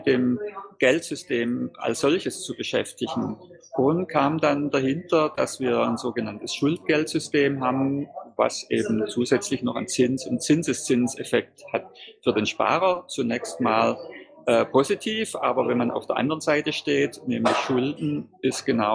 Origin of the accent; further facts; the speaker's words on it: Baden-Württemberg, Germany; accent: Swabian; Also wie man wahrscheinlich meinem Dialekt hört, komme ich aus dem Schwabenländle und dort ist man sparsam und fleißig